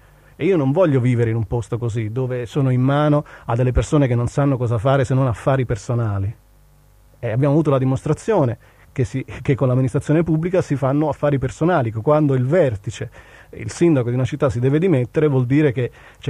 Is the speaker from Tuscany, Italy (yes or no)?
no; Bologna, Emilia-Romagna, Italy; Io sono cresciuto a Bologna con un'altra idea della città, è da quando sono adolescente che vivo a Bologna. Sono cresciuto nel quartiere Pilastro, conosco che cos'è la vita dei quartieri popolari.